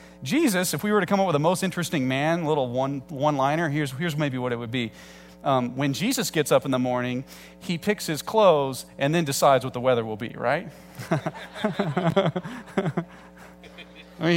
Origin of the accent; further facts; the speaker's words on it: Illinois, United States; also born or lived in Indiana; that's rather different for me, being from the Midwest and growing up in Illinois and then living in Indiana.